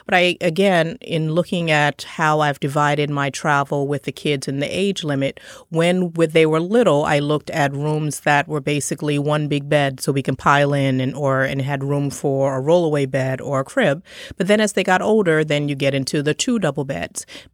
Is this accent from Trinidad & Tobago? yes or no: yes; Trinidad & Tobago; born there; the fact that I was born in Trinidad